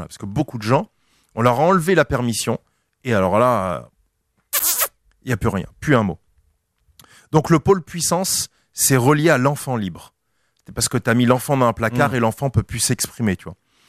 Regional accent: France; je suis Français, je peux cracher sur les Français.

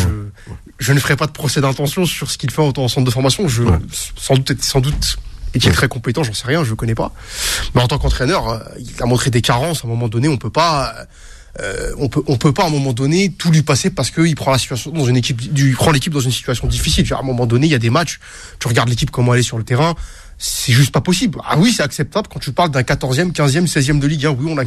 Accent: Île-de-France, France; Bon, déjà, moi, je suis parisien.

